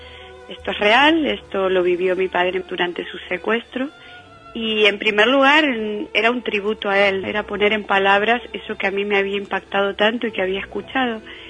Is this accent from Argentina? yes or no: yes; Argentina; born or raised there